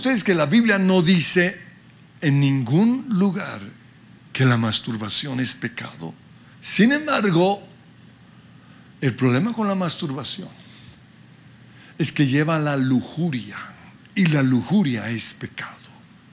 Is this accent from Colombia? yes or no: yes; Colombia; hoy hay noticias que nos están llenando como colombianos de odio